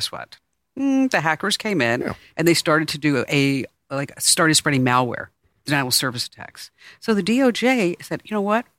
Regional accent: New York, United States; You know what a New Yorker is. I'm a New Yorker.

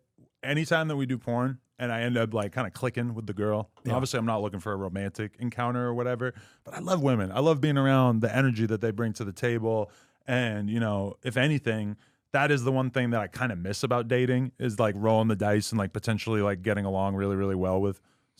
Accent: New Hampshire, United States; moved away as an adult; now in Los Angeles, United States; when I think about like growing up in New Hampshire, I mean, and granted, I only lived there until I was like 19 or 20

